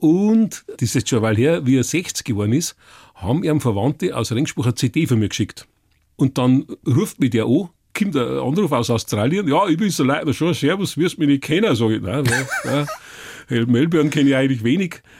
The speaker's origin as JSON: {"language": "German", "region": "Bavaria", "country": "Germany", "tie": "born or raised there", "said": "Geprägt haben mich meine Kindheit auf dem Oberpfälzer Land"}